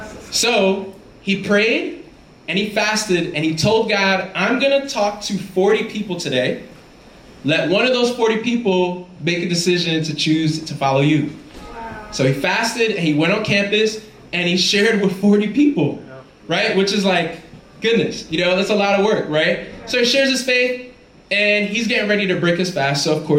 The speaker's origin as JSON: {"language": "English", "town": "Brooklyn", "region": "New York", "country": "United States", "said": "But I'm from New York City, right? Actually, that even feels weird. I'm from Brooklyn, right? Like that's where I'm from. And you know, my family is from Guyana, and they raised me in faith and taught me about Jesus."}